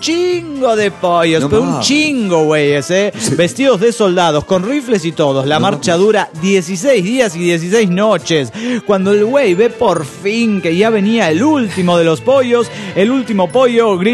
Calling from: California, United States; de Silicon Valley.

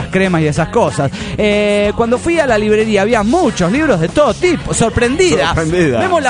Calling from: La Paz, Baja California Sur, Mexico; de La Paz, Baja California Sur.

